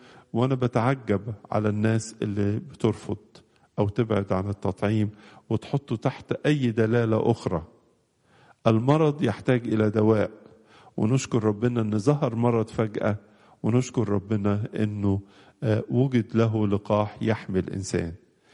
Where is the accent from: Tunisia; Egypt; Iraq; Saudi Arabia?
Egypt; في بلادنا مصر